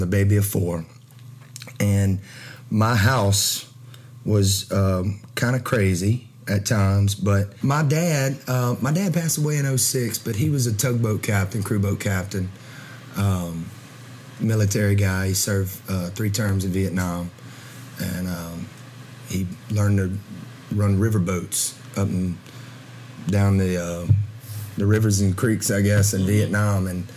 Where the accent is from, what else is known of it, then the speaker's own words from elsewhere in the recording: Louisiana, United States; the Cajun, the Zydeco, the blues, the jazz, country music. You can find just about every genre in my home state.